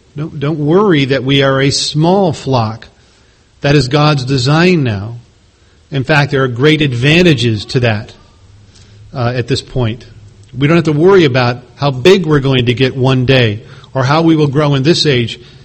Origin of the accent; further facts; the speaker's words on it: Chicago, Illinois, United States; I said, "What? I'm from Chicago. Where do you attend?"